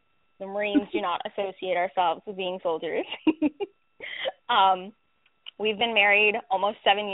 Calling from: Chester, Virginia, United States; I am calling from Chester, Virginia. My husband is currently stationed at Fort Lee.

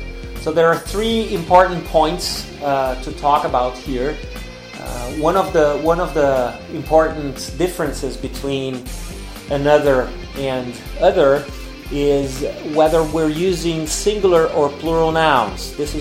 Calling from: Porto Alegre, Rio Grande do Sul, Brazil; English is a second language

